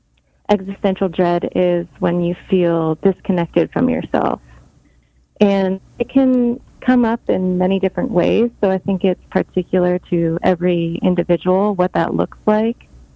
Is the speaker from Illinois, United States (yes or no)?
no; Las Vegas, Nevada, United States; Well, growing up in Las Vegas, there really wasn't much in the way of independently owned bars and restaurants.